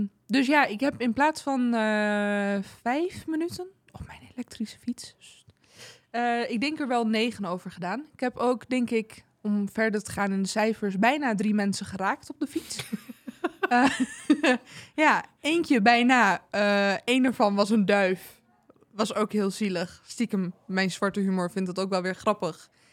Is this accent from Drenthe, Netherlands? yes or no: yes; Emmen, Drenthe, Netherlands; now in Groningen, Netherlands; Ik kom uit Emmen en niet uit Groningen. Ik woon hier nu.